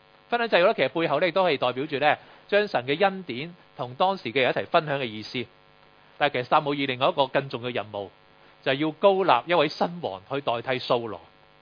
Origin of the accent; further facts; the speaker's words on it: Hong Kong; 我哋香港人都好先敬羅衣後敬人